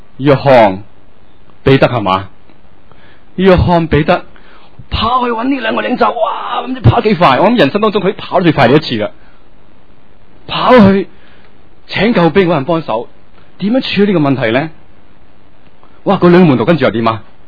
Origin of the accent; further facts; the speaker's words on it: China; 唔同我哋中国人嘅墓穴